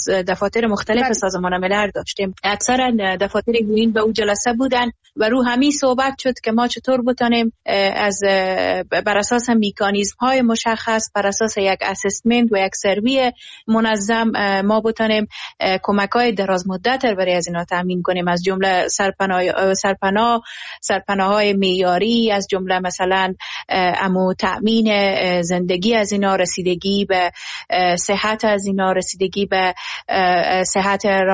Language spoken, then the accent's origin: Persian; Herat, Afghanistan; به عنوان یک شهروند، به عنوان یک انسان و به عنوان یک هراتی نگران از این موضوع هستم